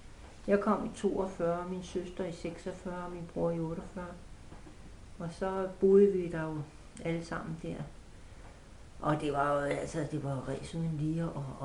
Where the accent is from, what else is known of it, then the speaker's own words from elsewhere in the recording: Værløse, Capital Region of Denmark, Denmark; born there; Jamen, jeg er født i 1942 på Nordvang.